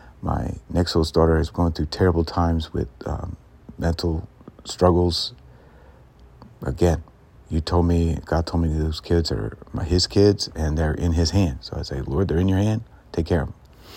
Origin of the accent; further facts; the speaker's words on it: New Jersey, United States; People, you know, thought we were, you know, kind of come in and be weird because we're from New Jersey and all that.